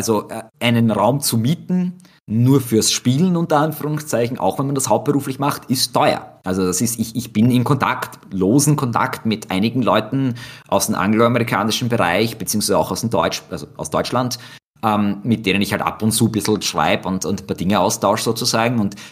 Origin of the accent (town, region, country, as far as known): Austria